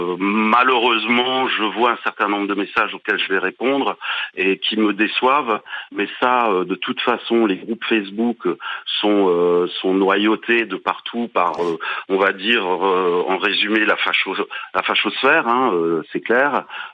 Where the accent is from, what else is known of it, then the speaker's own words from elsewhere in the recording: Strasbourg, Grand Est, France; je suis un Strasbourgeois comme beaucoup d'autres